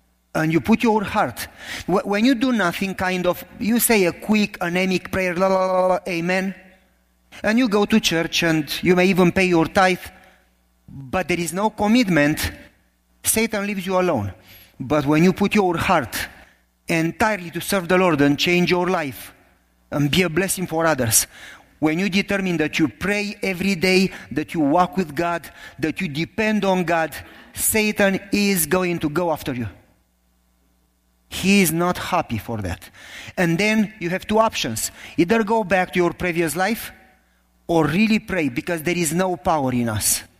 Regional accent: Romania; accent: Romanian; English is a second language; now in United States; This is not a Canada accent, it's not Kentucky. This is Romanian accent, it's worse.

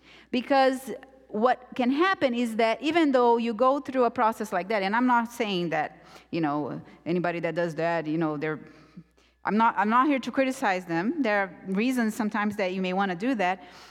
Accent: Brazil; I come from a place, Brazil, I'm originally from Brazil

